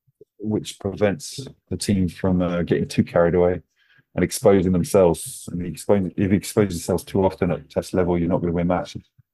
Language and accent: English; England, United Kingdom; I'm going to go Wales, England, because I'm English, and Ireland.